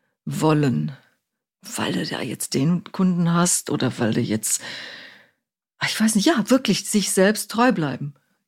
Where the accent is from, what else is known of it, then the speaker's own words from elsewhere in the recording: Cologne, North Rhine-Westphalia, Germany; In Hessen gibt es so einen Spruch, ich bin ja Kölnerin, ne?